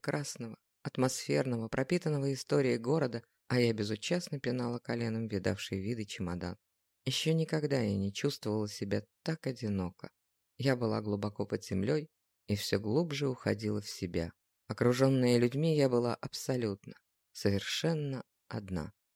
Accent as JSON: {"language": "Russian", "region": "Minsk", "country": "Belarus", "said": "Сама я родом из Минска."}